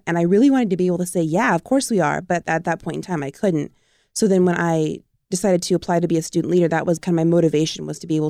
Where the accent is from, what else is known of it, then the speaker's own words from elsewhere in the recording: Madera, California, United States; Well, I'm from Madera, born and raised.